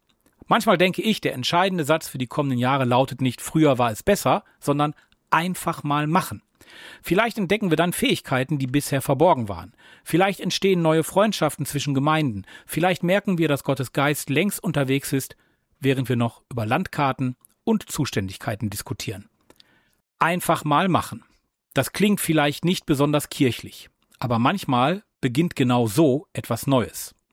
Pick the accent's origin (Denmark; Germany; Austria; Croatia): Germany; Recklinghausen, North Rhine-Westphalia; Für meine Heimatstadt Recklinghausen und die Nachbarstadt Herten ist ein gemeinsamer pastoraler Raum ebenfalls vorgesehen.